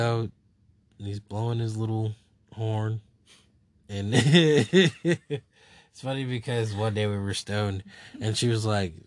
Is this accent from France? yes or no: yes; France; I'm from France, and we drive on the other side of the road.